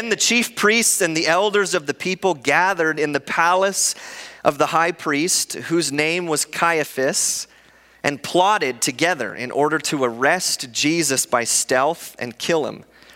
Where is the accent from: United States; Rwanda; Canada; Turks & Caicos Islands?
Canada; It was kind of like Canada Day, we're all like, yeah, I love being Canadian.